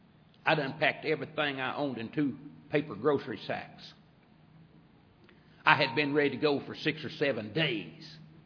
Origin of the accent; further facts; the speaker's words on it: Kentucky, United States; I said, Marvin, I said, I grew up in Kentucky.